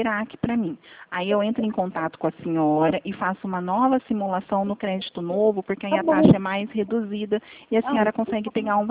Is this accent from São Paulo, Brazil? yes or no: yes; Presidente Prudente, São Paulo, Brazil; sou de Prudente.